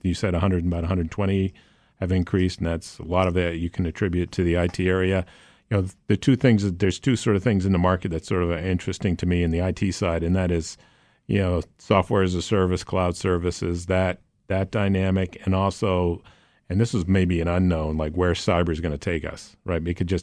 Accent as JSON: {"language": "English", "town": "Presque Isle", "region": "Maine", "country": "United States", "tie": "born or raised there", "said": "I grew up in Presque Isle, Maine, a little small town."}